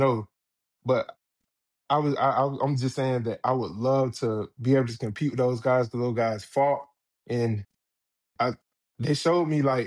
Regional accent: Griffin, Georgia, United States; Man, growing up, we used to, we were country. So I'm from Griffin, Georgia. It's number straight country, horses, all types of stuff.

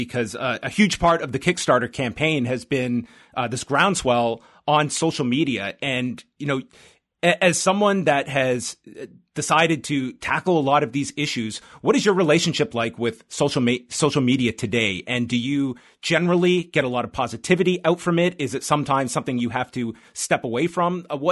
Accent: Canada; I did not know Brody, but being a Canadian and to see Edge on Hockey Night in Canada this past weekend wearing a T-shirt for him

